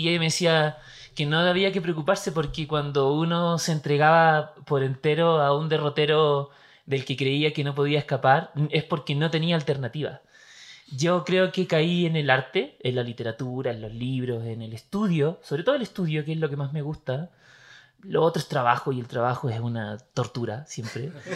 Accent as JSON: {"language": "Spanish", "town": "Santiago", "region": "Santiago Metropolitan", "country": "Chile", "tie": "born or raised there", "said": "En Santiago, en una familia de clase media más bien pobre. Digamos que eran los arrabales de Santiago, en un lugar que se llama Peñalolén, que el territorio urbano en realidad era casi inexistente. Había, yo vivía en un suburbio, etcétera, pero en verdad era un potrero en la base de la cordillera."}